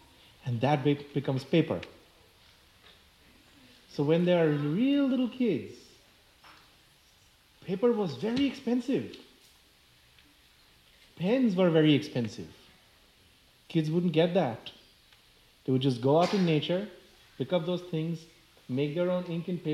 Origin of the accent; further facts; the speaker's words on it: India; I grew up in India and went to a British colonial school